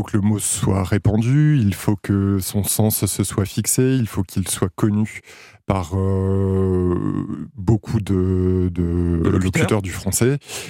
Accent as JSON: {"language": "French", "region": "Hauts-de-France", "country": "France", "said": "moi, je viens du Nord, donc je connais ce mot depuis que je suis enfant et j'ignorais totalement que le reste de la France ne le connaissait pas."}